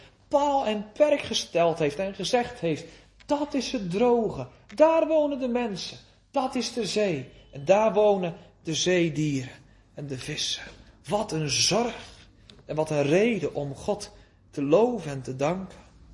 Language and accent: Dutch; Netherlands; born there; En dan wonen wij hier in dit land, we zijn geboren in Nederland.